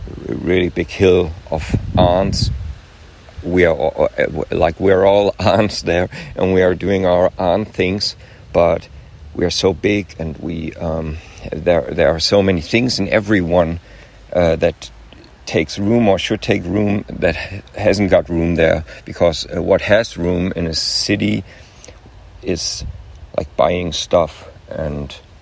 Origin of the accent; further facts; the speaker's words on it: Hamburg, Germany; I come from Hamburg in Germany.